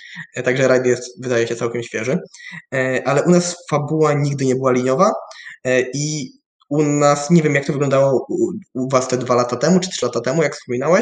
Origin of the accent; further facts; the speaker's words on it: Greater Poland Voivodeship, Poland; a jestem z Wielkopolski